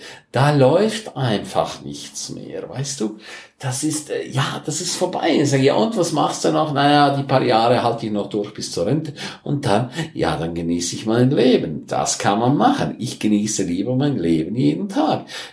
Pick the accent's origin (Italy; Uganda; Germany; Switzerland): Switzerland; St. Moritz, Graubünden; ich bin in meiner Heimat in St. Moritz